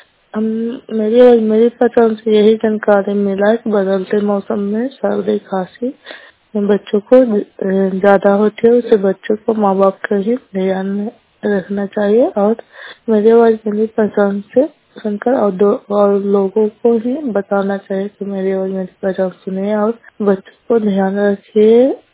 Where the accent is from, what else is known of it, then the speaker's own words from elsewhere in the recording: Bihar, India; नालंदा जिला नगरोसा ब्लॉक कला पंचायत के निवासी हूँ।